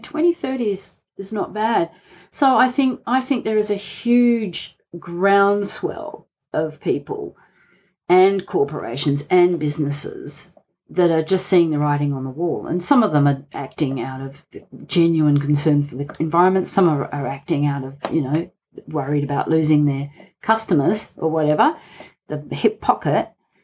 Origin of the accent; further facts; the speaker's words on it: Gosnells, Western Australia, Australia; And I was lucky I grew up in Gosnells. I grew up on the Ellis Brook, this beautiful little brook that runs with full of live things